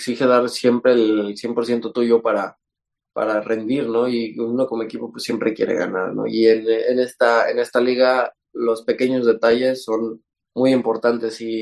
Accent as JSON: {"language": "Spanish", "country": "Mexico", "said": "Sí, digo, uno como mexicano te dicen Europa a donde sea hay que ir, ¿no?"}